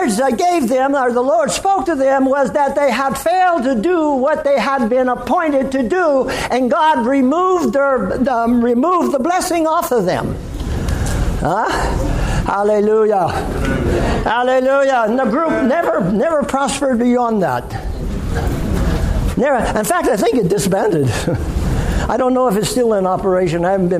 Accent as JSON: {"language": "English", "country": "United States", "said": "If I am holding on to my passport, well, I am an American. I can surely get into heaven with it."}